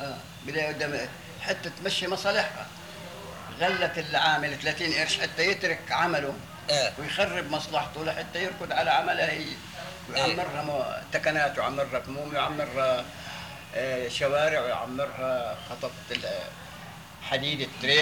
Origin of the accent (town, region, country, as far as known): Palestine